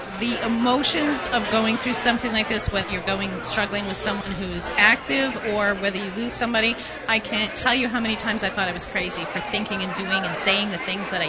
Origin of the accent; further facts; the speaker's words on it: Marlborough, Massachusetts, United States; I'm a little further away. I'm from Marlborough, the Metro West area